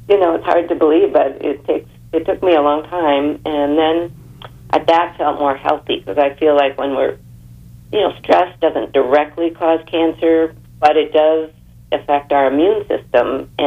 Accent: Northfield, Minnesota, United States; also born or lived in Chicago; now in Evanston, United States; I grew up living in the Midwest and grew up in Northfield, Minnesota, married my husband. We moved to Chicago and raised our 2 children in Evanston.

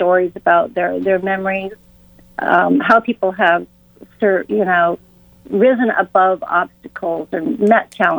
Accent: Maine, United States; I grew up in Maine, and he lived in Fort Lauderdale, Florida.

